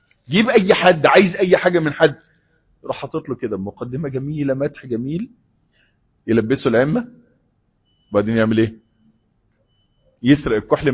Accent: Egypt; احنا عندنا في مصر احنا 110 مليون، عندنا ازمه في العماله.

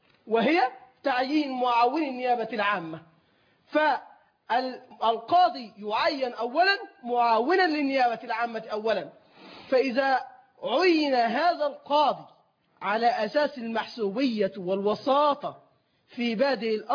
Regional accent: Egypt; فما هي أسس التعيين في الوظائف العليا في البلاد عندنا في مصر؟

